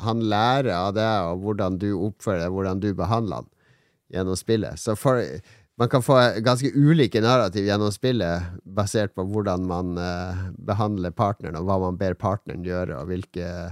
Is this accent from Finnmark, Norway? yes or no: yes; Båtsfjord, Finnmark, Norway; also born or lived in Oslo; Jeg er fra Båtsfjorden. Så jeg bodde i Oslo i 30 år da.